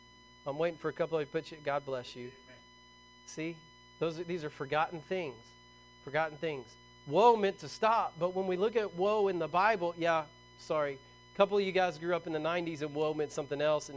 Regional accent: United States; I'm thankful that I'm an American.

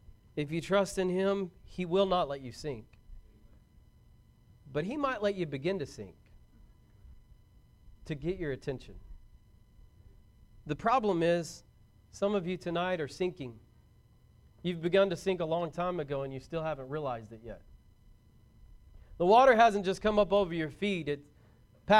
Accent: Braggs, Oklahoma, United States; I grew up in Braggs, Oklahoma, not far from Greenleaf Lake, surrounded by hills all around

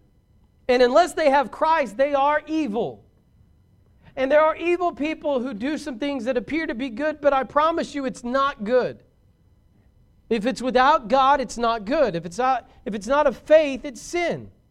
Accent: Braggs, Oklahoma, United States; because I'm from Braggs. And I can promise you there's never been anyone even close to Michael Jordan at Braggs.

